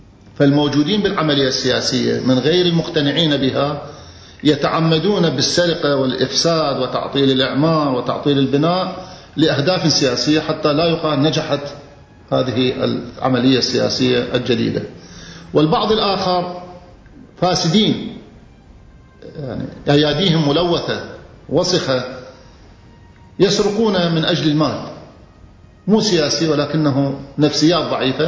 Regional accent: Mosul, Nineveh, Iraq; إذا انتهت داعش عندنا في الموصل بالذات،

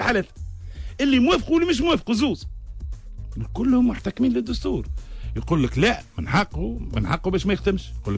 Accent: Tunisia; احساسي بالفخر كتونسي

